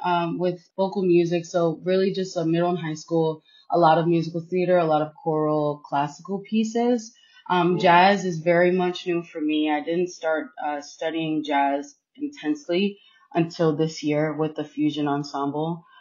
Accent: New Jersey, United States; now in Chicago, United States; I'm originally from Jersey, but I started off my college career in a state school

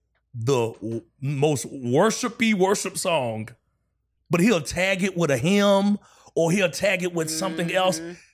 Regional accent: North Carolina, United States; he's from North Carolina. I'm from North Carolina.

